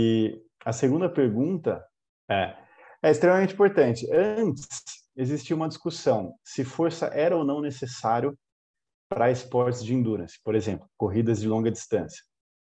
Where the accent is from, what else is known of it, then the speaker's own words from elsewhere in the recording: São Paulo, Brazil; Sou de São Paulo, né? Trabalho na Care Club e também dou aulas em prédios, condomínios de alunos, etc.